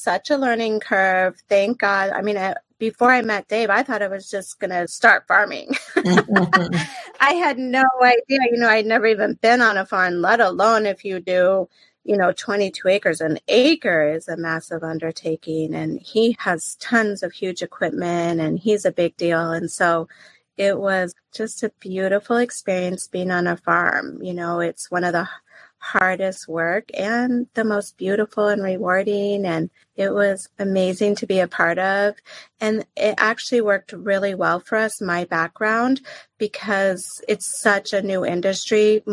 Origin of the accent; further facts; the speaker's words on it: Boulder, Colorado, United States; moved away as an adult; now in New York City, United States; I'm from Boulder, Colorado, and just always love cannabis. I'm a mom of three and have been in Colorado my whole life. So it's really been exciting to move to New York City, downtown Manhattan, 2 years ago